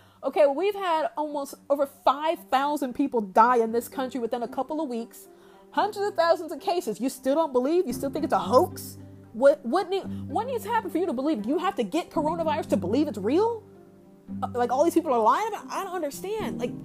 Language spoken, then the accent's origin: English; Indiana, United States; we're all American people, the people of Indiana, the Hoosiers